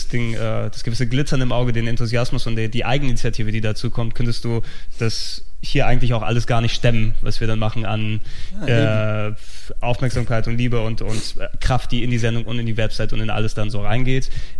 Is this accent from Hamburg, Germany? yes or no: yes; Hamburg, Germany; Aber ich hatte als Hamburger Jung ohne Geld nie wirklich die Gelegenheit